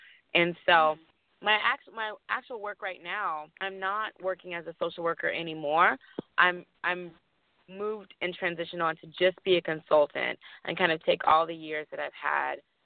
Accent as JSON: {"language": "English", "region": "Louisiana", "country": "United States", "said": "Because I'm from Louisiana, when the death of Alton Sterling happened, the untimely and unfortunate death and shooting death of Alton Sterling happened in Baton Rouge, I was very connected to it"}